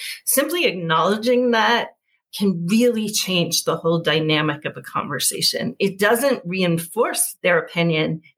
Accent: Berkeley, California, United States; I would reveal that I was a progressive from Berkeley.

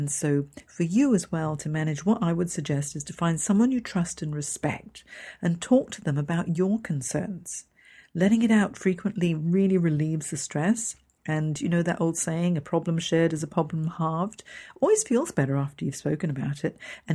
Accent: Hong Kong; moved away; also born or lived in San Francisco / London; I've moved country 5 times. I moved from Hong Kong, which is my home, to San Francisco, which was beautiful, but quite an adjustment going from an Asian country to an American country.

